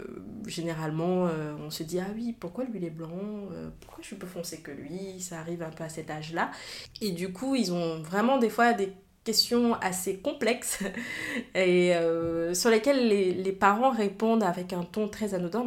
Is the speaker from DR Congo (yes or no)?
no; Neuilly-sur-Seine, Île-de-France, France; Donc du coup j'ai grandi à Neuilly. Et de Y sur Seine, et on n'est pas nombreux.